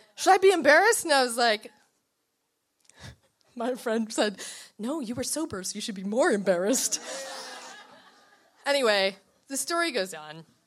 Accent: Louisiana, United States; now in Baltimore, United States; I'm from Louisiana.

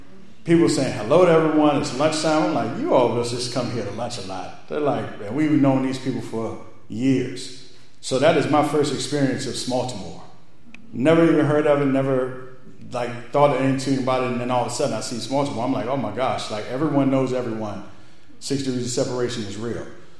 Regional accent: Seat Pleasant, Maryland, United States; also born or lived in Washington, D.C.; But also, I'm a kid from Sea Pleasant, Maryland. I actually grew up through Washington, D.C.

